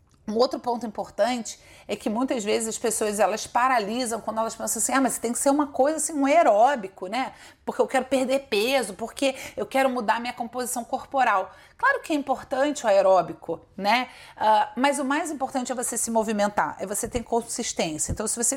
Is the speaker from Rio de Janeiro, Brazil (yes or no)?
yes; Rio de Janeiro, Brazil; Eu ia falar bolacha de arroz, mas como carioca eu vou evitar essa fadiga, tá?